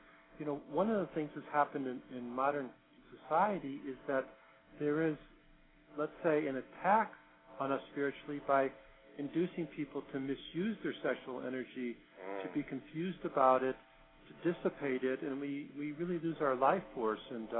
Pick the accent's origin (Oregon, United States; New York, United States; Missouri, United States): Missouri, United States; St. Louis; I grew up in St. Louis, and years ago, I heard him on local talk radio in St. Louis.